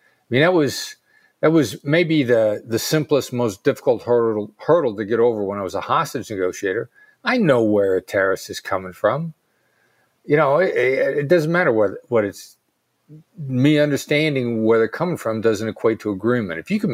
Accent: Iowa, United States; And I grew up in Iowa. I'd never been anywhere.

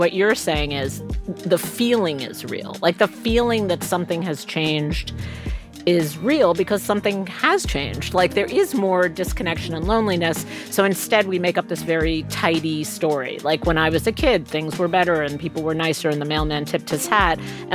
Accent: New York, United States; And I'm like, dude, we grew up in New York in the 70s.

